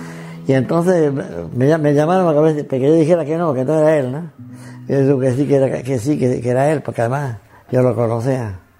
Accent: Hernando, Córdoba, Argentina; moved away as an adult; also born or lived in Venezuela / Cuba; Nací en Hernando el 8 de agosto de 1922. Yo tengo prácticamente tres patrias, ¿no? Argentina, donde nací, donde me formaron científica y éticamente.

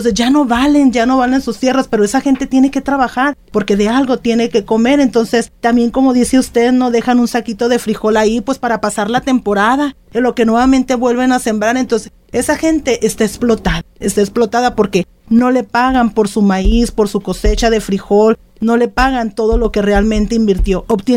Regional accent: Nayarit, Mexico; me estoy retomando a mi pueblo, Nayarit, donde se dice que principalmente viene el frijol

